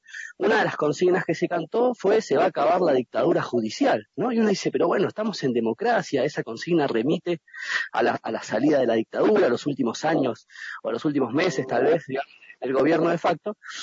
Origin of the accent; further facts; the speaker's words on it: Argentina; qué tipo de fallos vamos a recibir como pueblo argentino de esa corte